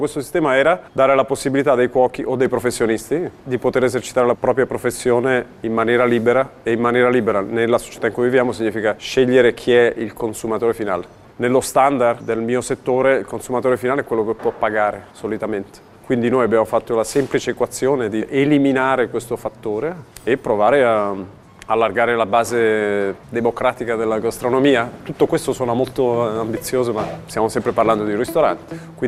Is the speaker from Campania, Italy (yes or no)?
no; Milan, Lombardy, Italy; moved away as an adult; also born or lived in Norway / United States; now in Geneva, Switzerland; Mio papà è egiziano, mia mamma del sud Italia, campana, dell'Alto Casertano. Sono nato e cresciuto a Milano. Mi sono trasferito in Norvegia, mi sono trasferito negli Stati Uniti. Ho fatto un po' il giro del mondo.